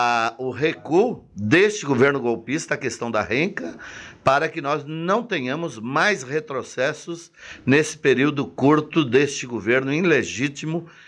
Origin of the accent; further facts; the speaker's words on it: Brazil; Nós, como brasileiros, que temos as maiores reservas de água potável, de minério, Amazônia